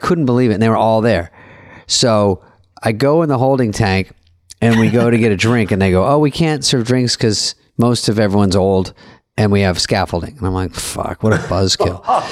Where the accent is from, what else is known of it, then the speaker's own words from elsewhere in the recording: Arizona, United States; I was going to be … I'm from Arizona.